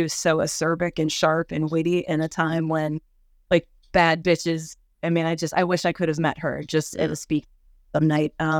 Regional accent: Cincinnati, Ohio, United States; also born or lived in Los Angeles, United States; I grew up in Cincinnati, and I've lived in LA.

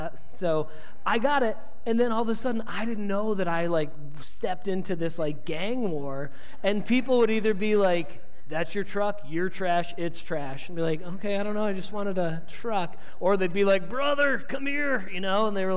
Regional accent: Maine, United States; I'm from Maine. I live with my grandparents in the summer, and we would watch the Red Sox every night.

